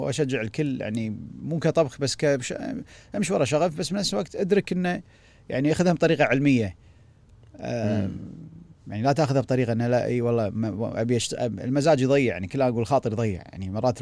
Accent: Kuwait; انا بمدرسه انا اول كويتي بهالمدرسه

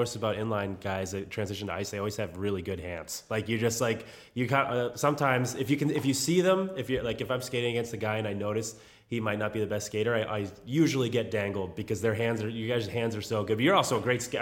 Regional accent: New England, United States; I grew up in New England, so I grew up a Bruins fan

